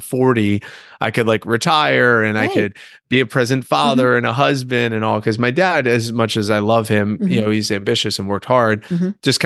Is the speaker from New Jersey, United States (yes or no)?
yes; New Jersey, United States; Well, I grew up in New Jersey, youngest of 8, and went to college in Florida over in Tampa at the University of South Florida.